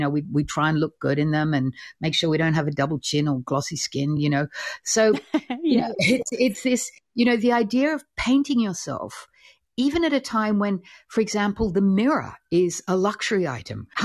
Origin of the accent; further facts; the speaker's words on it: Australia; Of course, I'm Australian